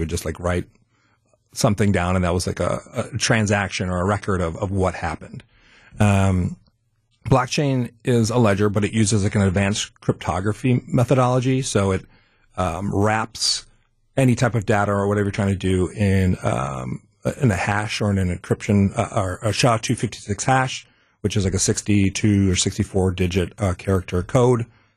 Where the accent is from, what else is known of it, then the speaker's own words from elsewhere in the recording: Milwaukee, Wisconsin, United States; moved away as an adult; also born or lived in Nashville / France / California; Yeah, I am born and raised in Milwaukee.